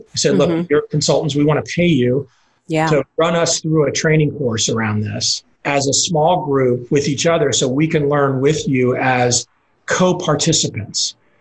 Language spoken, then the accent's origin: English; Dallas, Texas, United States; I grew up Jewish in Dallas, Texas. I was one of, you know, four Jews in a big high school, 1,000, 2,000 people.